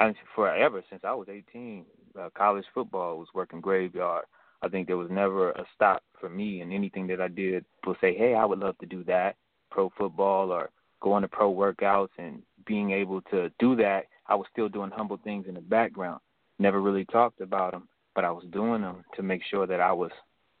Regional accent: Tacoma, Washington, United States; also born or lived in Bay Area; started in Seattle. I started comedy in the Bay Area. And then I ended up in Tacoma, Washington, is my hometown.

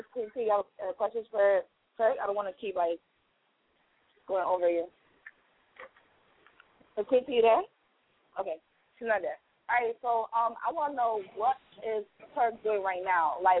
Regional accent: Miami, Florida, United States; from Miami.

